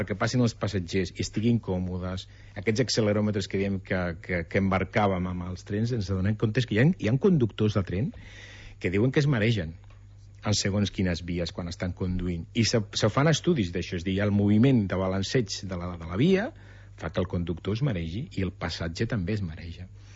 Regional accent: Reus, Catalonia, Spain; jo soc de Reus, així que també venia a estudiar aquí, i em vaig quedar

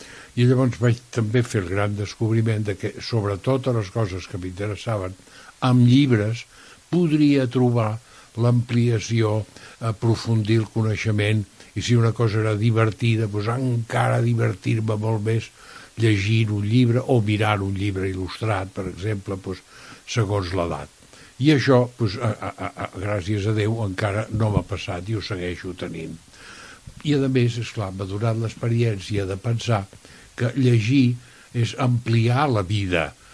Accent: Barcelona, Catalonia, Spain; born there; also born or lived in Torroella de Montgrí; vaig néixer a Barcelona, de la qual no me n'arrepenteixo, sóc d'una antiga família empordanesa de Torroella de Montgrí i molt temps enrere provinent de Palafrugell

